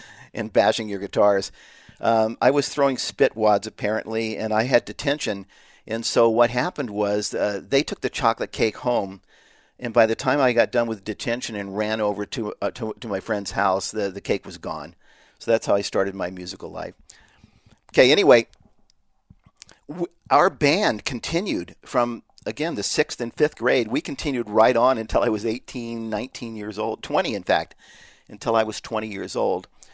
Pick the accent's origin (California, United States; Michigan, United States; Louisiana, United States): California, United States; Riverside; Now, I was raised in Riverside, California. I don't know if you know where that is. It's about 50 miles due east of Los Angeles.